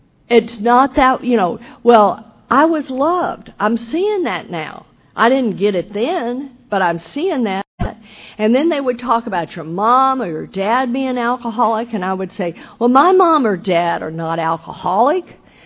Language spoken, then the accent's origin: English; Texas, United States; I'm like, I can't do this. I am a hick from Texas.